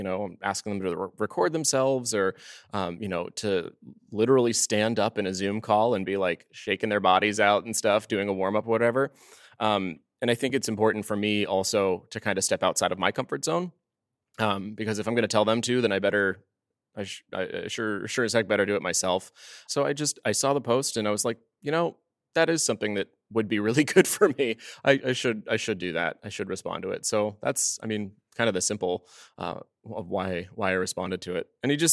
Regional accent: New England, United States; I'm from New England originally.

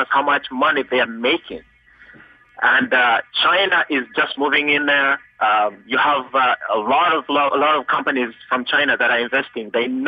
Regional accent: Uganda; For example, I'm from Uganda originally.

